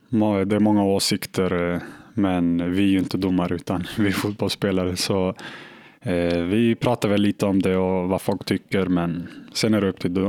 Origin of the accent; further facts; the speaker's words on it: Tensta, Stockholm County, Sweden; Just för att det typ av fotboll eller kriminalitet där jag kommer ifrån.